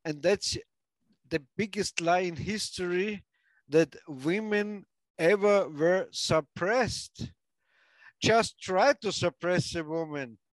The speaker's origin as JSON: {"language": "English", "country": "Austria", "said": "On the other hand, if, let's say, Germany, or I'm from Austria, I agree to say no."}